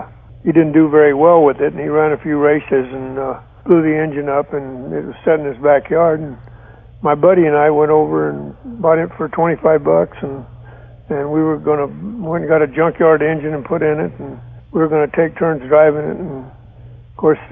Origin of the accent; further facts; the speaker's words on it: Texarkana, Arkansas, United States; born there; Yeah, actually, I was born in Texarkana, Arkansas, and my mother worked for a judge